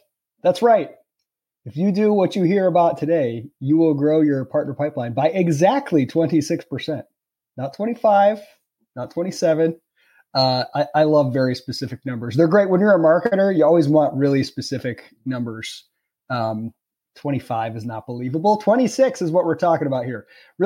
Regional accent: Michigan, United States; moved away; also born or lived in South; I say y'all, I'm from Michigan, but I've lived in the South for like 15 years.

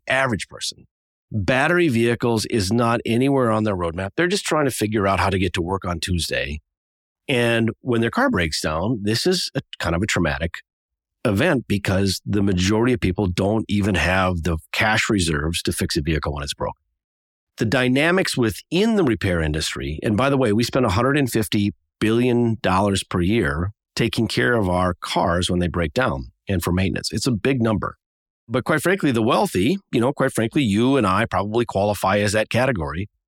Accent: Minnesota, United States; The fact of the matter is I was born here in the Minnesota area, and I grew up in a small town, and my father was a mechanic for many years.

